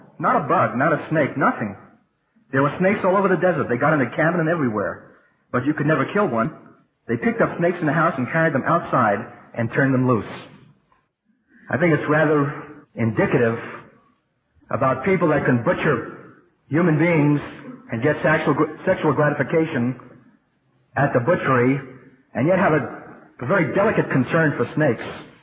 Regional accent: New York City, New York, United States; which is my hometown, New York City.

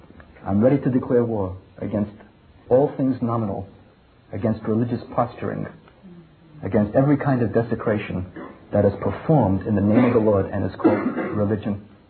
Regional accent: Brooklyn, New York, United States; And I'm from Brooklyn, and I can say that.

